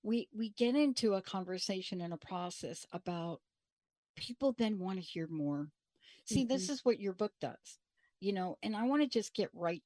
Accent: New York, United States; Like, why at a young age did I love getting out in front of that full moon like a crazy person, even growing up in the Bronx?

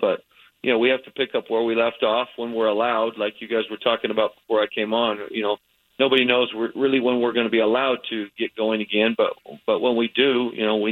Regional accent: Utah, United States; And, you know, growing up in Utah, so I'm sure the later.

